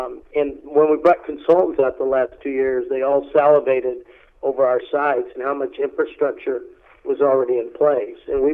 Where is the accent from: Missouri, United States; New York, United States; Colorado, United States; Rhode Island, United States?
Missouri, United States; Kansas City; now in Portland, United States; I'm passionate about baseball, what it did for me growing up in Kansas City.